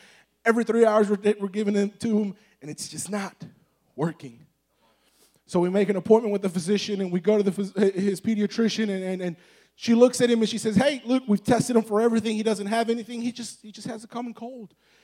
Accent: Douglasville, Georgia, United States; also born or lived in Texas; I was born in Texas, but I was raised in Douglasville, and we don't really have a very high attrition rate when it comes to very intellectual people.

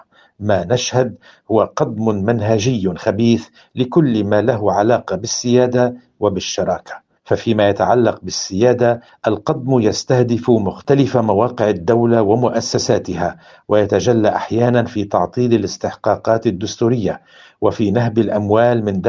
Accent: Lebanon; نحن جمهورية لبنانية وعضو مؤسس في الأمم المتحدة وفي جامعة الدول العربية

